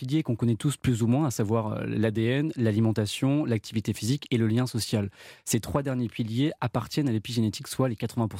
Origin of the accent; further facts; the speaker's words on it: Normandy, France; je suis normand, mes grands-parents sont normands comme mes parents.